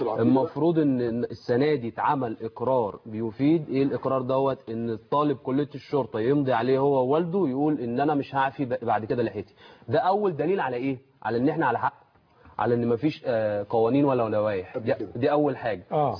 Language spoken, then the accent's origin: Arabic; Egypt; كلنا كمصريين